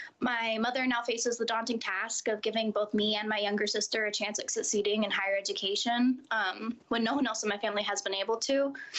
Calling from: Oregon, United States; I am a senior in high school, and I'm calling from Southern Oregon on behalf of all lower-income, underprivileged, and underrepresented students in the state.

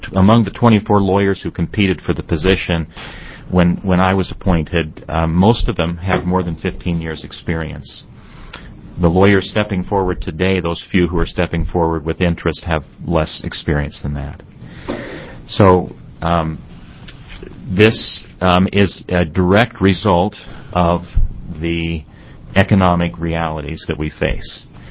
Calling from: Oregon, United States; I come to you today from the Rogue Valley, Southern Oregon.

